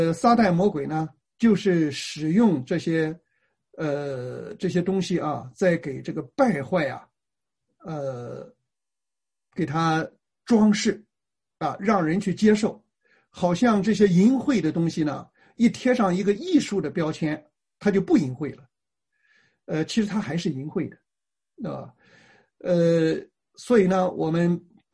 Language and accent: Chinese; Tai'an, Shandong, China; 我小的时候在山东，在泰安啊，泰安就是一个非常拜偶像盛行的地方啊